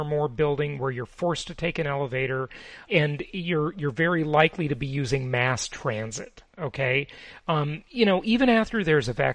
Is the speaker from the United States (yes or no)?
yes; California, United States; now in Florida, United States; Now, note that I'm from California almost all of my life, the socialist republic with super high taxes, worse than New York, by the way.